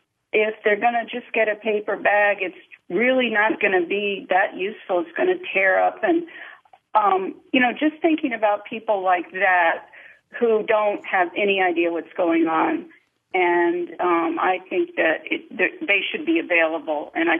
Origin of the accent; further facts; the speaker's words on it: Burlington, Vermont, United States; Yes, I'm from Burlington, and we have so many tourists from out of state and also from around the world.